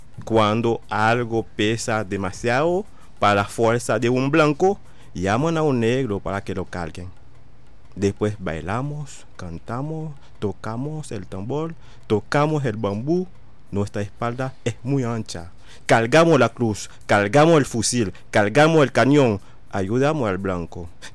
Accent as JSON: {"language": "Spanish", "country": "Haiti", "second_language": "Spanish", "said": "en el caso de Haití, nosotros venimos somos descendientes africanos de tribus diferentes"}